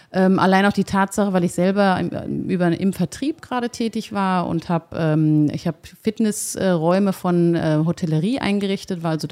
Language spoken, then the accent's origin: German; Hesse, Germany; also born or lived in Munich; now in Potsdam, Germany; ursprünglich bin ich aus dem Rhein-Main-Gebiet und habe dann über Umwege über München, also über Bayern, wo auch mein Mann herkommt, habe ich dann 2016 bin ich irgendwann in Potsdam gelandet.